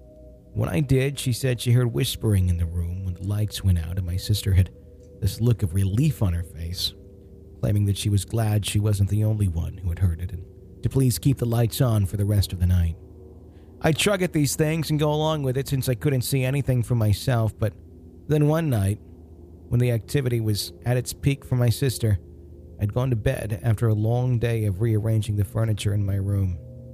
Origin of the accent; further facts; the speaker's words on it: Wisconsin, United States; It was actually done at Forest Mall in my hometown.